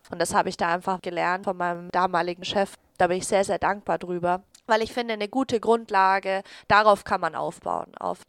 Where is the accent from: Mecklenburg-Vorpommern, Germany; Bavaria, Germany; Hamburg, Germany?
Bavaria, Germany; Nuremberg; ich komme aus Nürnberg